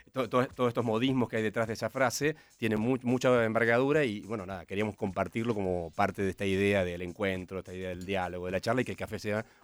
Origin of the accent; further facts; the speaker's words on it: Argentina; podés decir sin vergüenza soy argentino y la gente mira con ¡ay, qué bueno!